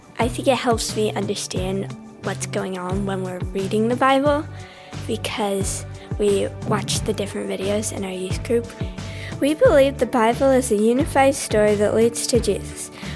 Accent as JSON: {"language": "English", "town": "Corvallis", "region": "Oregon", "country": "United States", "said": "I'm from Corvallis, Oregon."}